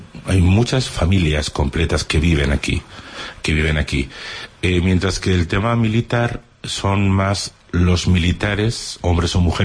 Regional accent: Navarre, Spain; now in Pamplona, Spain; Porque yo soy de la Ribera, entonces me cae de paso cuando bajo para allá, pero no es tan habitual. En cambio, ya viviendo aquí en Pamplona

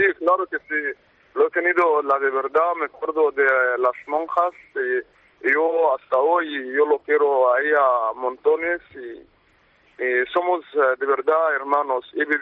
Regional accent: Cairo, Cairo Governorate, Egypt; born there; Spanish is a second language; Sí, en el Cairo.

